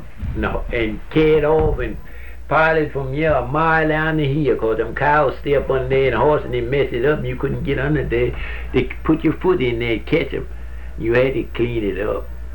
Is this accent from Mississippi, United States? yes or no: yes; Mississippi, United States; Why I was born and raised on Lake Mary.